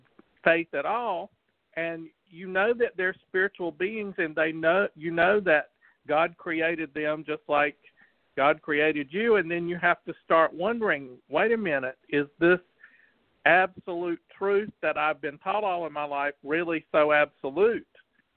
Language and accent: English; the South, United States; I know that's hard for people to believe when they hear me talk that I'm from the South.